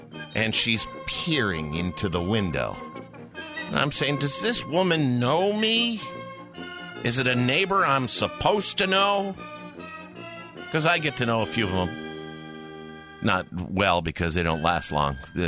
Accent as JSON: {"language": "English", "country": "United States", "said": "I said, but I'm American."}